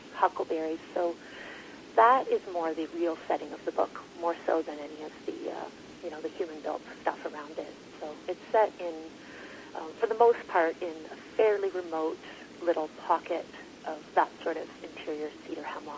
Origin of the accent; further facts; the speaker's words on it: Ontario, Canada; I did grow up rural, though, so definitely spent a lot of time outdoors. I grew up in South Central Ontario in a rural sort of agricultural area.